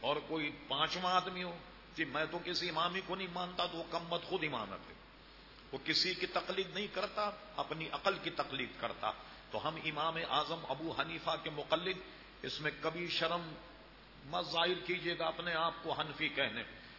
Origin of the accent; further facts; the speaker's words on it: Hyderabad, Telangana, India; now in Pakistan; میں حیدرآباد دکن کا رہنے والا ہوں.